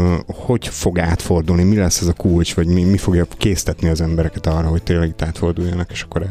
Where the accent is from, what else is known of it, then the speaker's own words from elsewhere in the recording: Zala, Hungary; például én Zalai vagyok, ott látom, hogy olyan gyönyörű pincék, hegyek, hegyoldalak